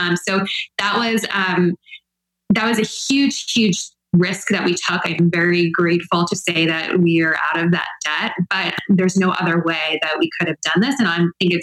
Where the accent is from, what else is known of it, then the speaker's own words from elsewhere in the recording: Midwest, United States; now in New York, United States; I'm from the Midwest too.